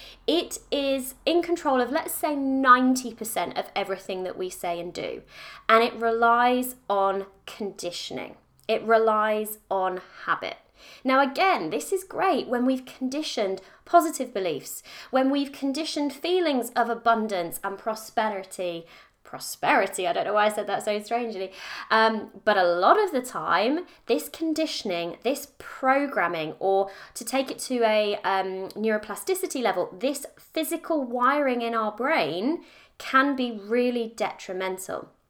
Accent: United Kingdom; I'm so British, I know. I drink tea and I talk about the weather.

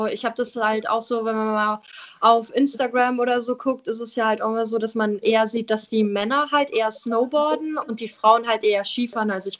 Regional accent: Binz, Mecklenburg-Vorpommern, Germany; also born or lived in Austria; Also ich bin hier auf der Insel geboren und lebe eigentlich die ganze Zeit in Binz. Ich war noch nie woanders, außer 1 Jahr oder 2 Jahre, wo ich 1 oder 2 Jahre alt war, da habe ich in Österreich tatsächlich gewohnt.

